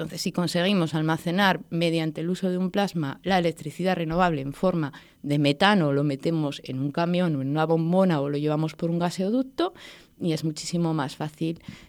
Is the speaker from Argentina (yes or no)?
no; Zaragoza, Aragon, Spain; tomé la decisión de volver a Zaragoza después de muchísimos años. Yo soy de aquí, soy zaragozana, estudié aquí en la universidad, hice mi doctorado aquí. Luego ha sido un largo periplo, bueno, por el extranjero